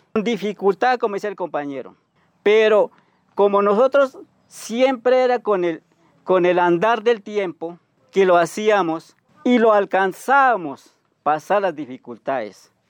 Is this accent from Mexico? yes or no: no; Cauca, Colombia; Soy de Resguardo Tacueyo.